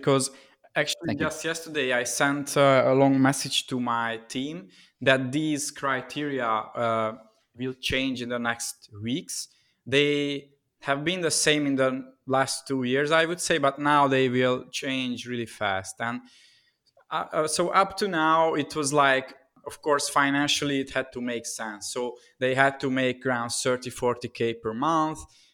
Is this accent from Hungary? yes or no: yes; Budapest, Hungary; English is a second language; So I'm originally from Hungary, Budapest. And during COVID times, I'm here at my home city.